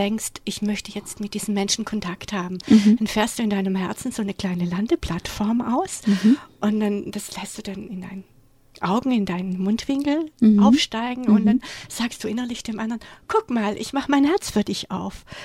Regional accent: Germany; ich bin Deutsche, ich bin weiß

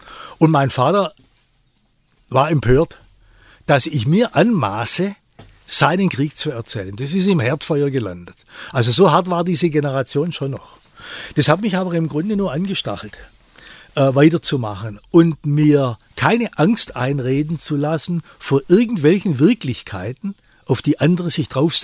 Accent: Baden-Württemberg, Germany; Ich wollte sehen, wie weit es auch meine Heimat- und Landesgeschichte ist. Da meine ich nicht nur Württemberg, da meine ich natürlich Deutschland.

